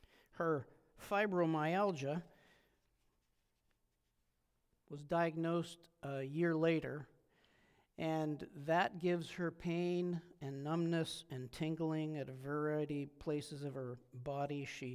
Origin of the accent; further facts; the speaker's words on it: California, United States; I grew up in Southern California.